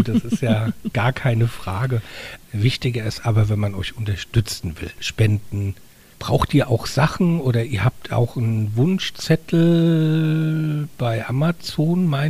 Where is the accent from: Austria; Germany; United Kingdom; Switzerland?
Germany; Mainz, Rhineland-Palatinate; ich als Mainzer